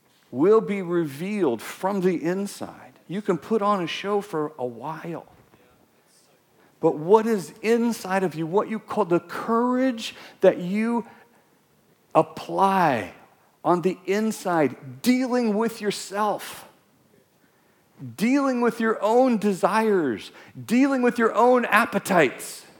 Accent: Weaverville, United States; I grew up in Weaverville. I was there for 20 years.

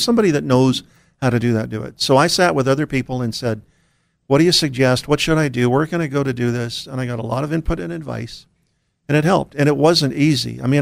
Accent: Washington, D.C., United States; So I grew up in the Washington, D.C., Maryland area, which is very, very rough.

